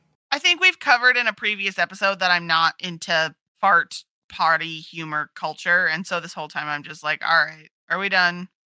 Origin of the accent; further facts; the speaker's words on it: United States; And I was like, wait, I'm American, I don't understand.